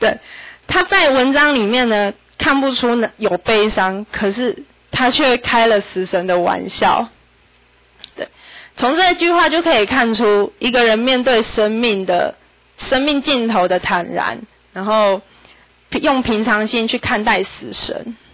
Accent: Taiwan; 要毒害我们台湾人吗？

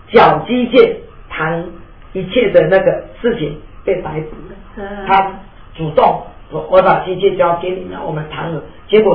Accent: Taiwan; 这个是我们台湾人真的最可悲的下场了

